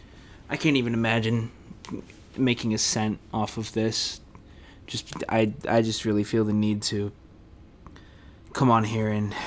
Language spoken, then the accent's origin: English; Gary, Indiana, United States; And growing up in Gary, we didn't have a lot of money.